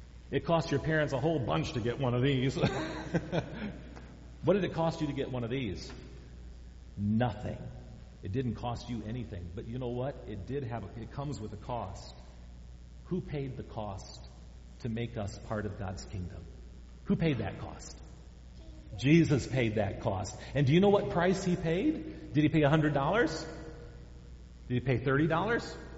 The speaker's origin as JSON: {"language": "English", "country": "United States", "tie": "born there", "said": "so that shows that I was born here in America."}